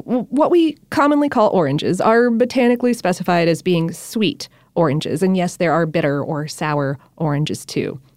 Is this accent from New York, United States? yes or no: no; Florida, United States; Growing up in Florida, I wound up having a lot of friends who had, like, citrus trees in their yards and stuff like that.